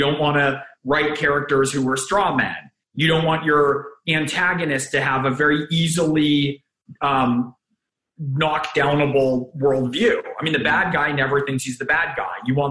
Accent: United States; one of the jokes I made growing up in America under Reagan and being from a you know, more liberal family that voted Democrat, forever

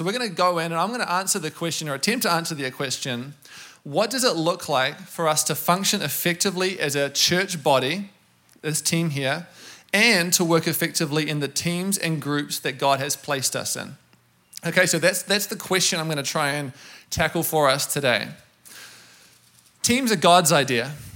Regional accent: New Zealand; I'm from New Zealand, so you hear the funny accent.

